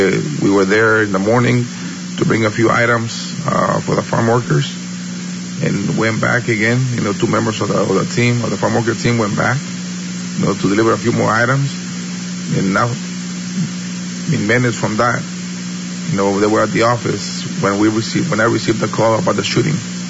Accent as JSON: {"language": "English", "town": "Half Moon Bay", "region": "California", "country": "United States", "tie": "born or raised there", "said": "And I grew up in Half Moon Bay. I know the community."}